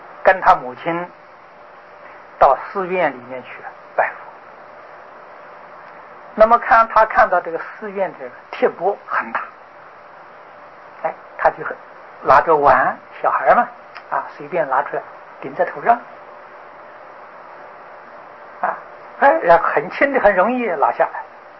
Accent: China; 像我们中国人所谓是神童啊

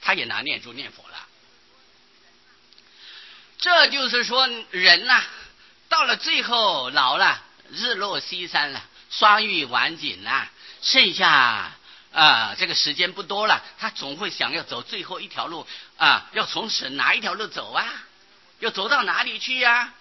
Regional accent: Taiwan; 他学我们台湾人讲的台湾话

